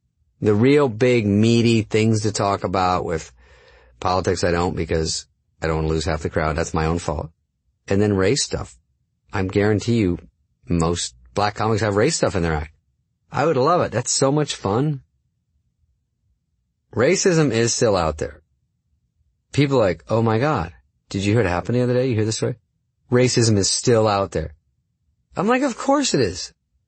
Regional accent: Arizona, United States; I was brought up in Arizona

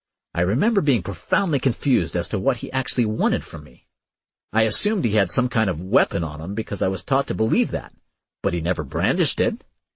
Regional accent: New York City, New York, United States; I grew up in New York City during a time when gang activity was so rampant that it felt normal.

